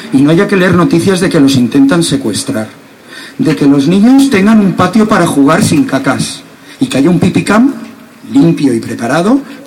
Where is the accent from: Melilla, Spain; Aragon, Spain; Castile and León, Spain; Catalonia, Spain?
Catalonia, Spain; Sitges; no haya un piso donde podamos vivir en Sitges, los que somos de Sitges